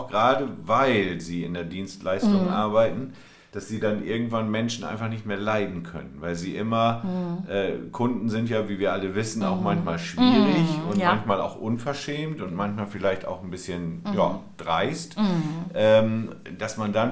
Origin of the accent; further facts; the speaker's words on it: Lower Saxony, Germany; als Ostfriese, sag ich jetzt mal, ja. Wir sind ja dann doch vom Naturell eher etwas ruhiger unterwegs.